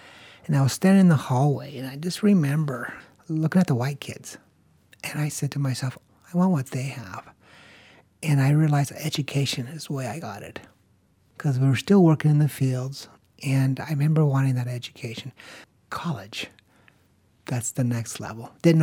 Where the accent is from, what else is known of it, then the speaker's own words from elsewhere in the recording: Eagle Pass, Texas, United States; born there; I was born in Eagle Pass, Texas, back in 1959. I'm number 10 of 15 children, and we grew up as migrant workers.